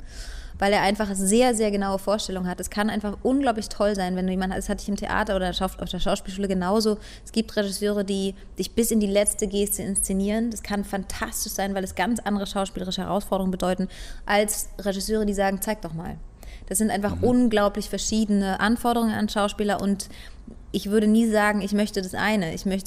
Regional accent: East Germany, Germany; Ich komme selber aus der DDR, da ist es ganz normal, mit in meinem Alter schon 2 bis 3 Kinder zu haben

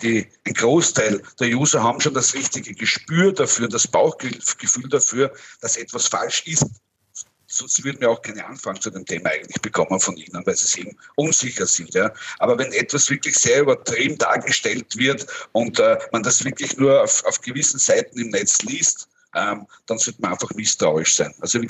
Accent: Austria

